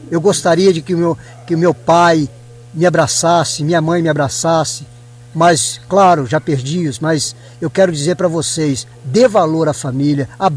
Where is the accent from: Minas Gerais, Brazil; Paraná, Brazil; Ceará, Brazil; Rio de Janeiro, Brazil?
Minas Gerais, Brazil; Miradouro; born there; Nasci aí em Miradouro, e agora estou muito feliz. Pretendo voltar sempre nos braços da minha co-irmã Miradouro, que é a minha mãe, aonde eu nasci.